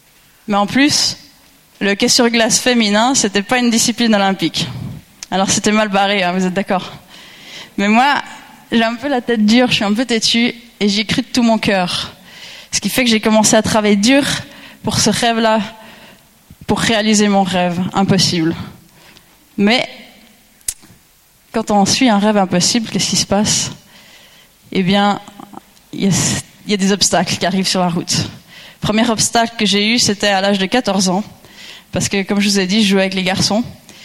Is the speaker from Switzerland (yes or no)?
yes; Yverdon-les-Bains, Vaud, Switzerland; j'ai intégré une équipe de garçons à Yverdon-les-Bains, c'est là où j'ai grandi.